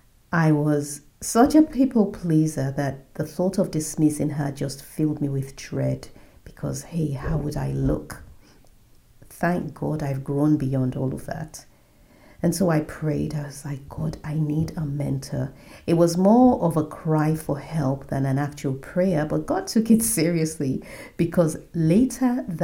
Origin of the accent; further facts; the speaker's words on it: Nigeria; my focus is currently Africa, and I'm starting with my home country, Nigeria.